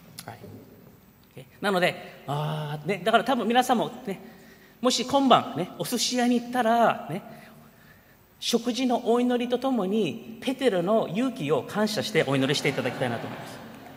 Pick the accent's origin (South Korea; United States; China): United States; 私はアメリカで育ったから